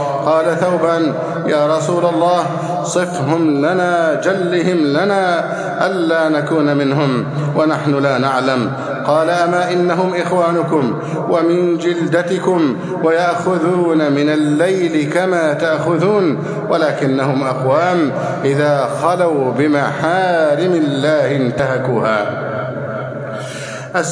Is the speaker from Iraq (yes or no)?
no; Egypt; اللهم احفظ بلدنا مصر أمنا أمانا، سخاء ورخاء